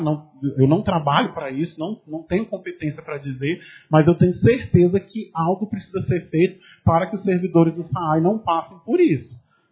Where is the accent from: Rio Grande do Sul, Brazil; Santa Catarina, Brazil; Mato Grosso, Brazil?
Mato Grosso, Brazil; Santo Afonso; moved away as an adult; Eu saí de Santo Afonso quando eu tinha 19 anos, hoje eu tenho 34, mas eu me sinto sim pertencente àquela comunidade